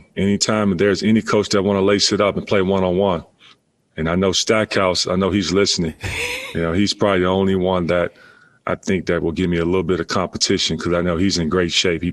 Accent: Chicago, Illinois, United States; You know, I'm from Chicago.

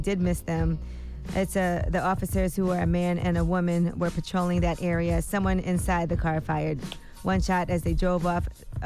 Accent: New York City, New York, United States; This actually happened on East 23rd Street, which is, by the way, the block that I grew up on in Flatbush.

